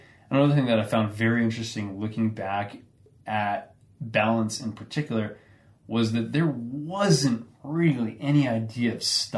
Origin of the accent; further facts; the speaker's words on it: East Coast, United States; not only is it because I was from the East Coast and this is what was going on